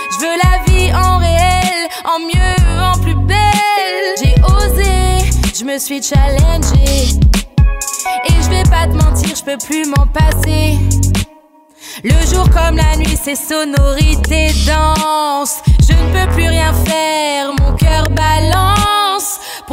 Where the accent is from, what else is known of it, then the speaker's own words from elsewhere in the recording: Le Mans, Pays de la Loire, France; also born or lived in Île-de-France; Donc moi, je viens du Mans. Je suis née en région parisienne et j'ai grandi au Mans.